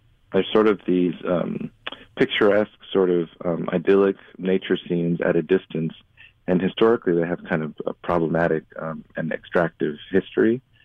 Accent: Dar es Salaam, Tanzania; because I grew up in East Africa, I grew up in Dar es Salaam

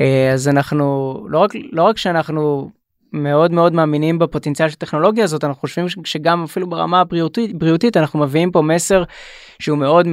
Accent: Alon HaGalil, Northern District, Israel; אני גדלתי בעמק ישראל, ביישוב שנקרא אלון הגליל, שני ההורים שלי מושבניקים, סבא שלי היה חקלאי ובין השאר גם רפתן.

